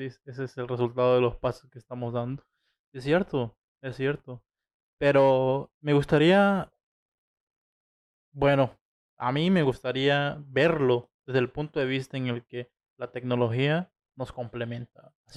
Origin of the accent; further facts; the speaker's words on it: Mexico; como latinos, como mexicanos